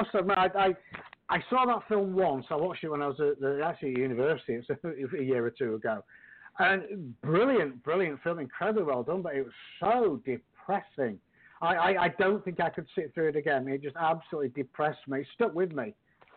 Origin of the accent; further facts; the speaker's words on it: England, United Kingdom; now in United States; I mean, obviously, I came up from England, you know, and to America, you know, land of the free and big opportunities and all the rest of it.